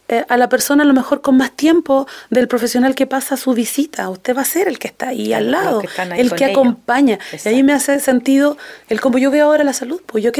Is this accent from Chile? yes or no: yes; Chile; queriendo describir el cómo somos los chilenos